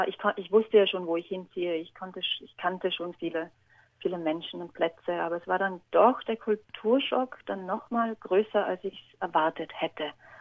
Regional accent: Steinach am Brenner, Tyrol, Austria; also born or lived in Vienna; Okay, also ursprünglich bin ich aus der Nähe von Innsbruck, das ist in Tirol, Österreich. Das ist ein klitzekleines Dorf, Steinach am Brenner.

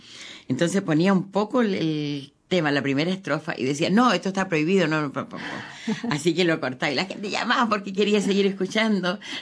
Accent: Talcahuano, Biobío, Chile; born there; nací en Talcahuano, es un puerto maravilloso.

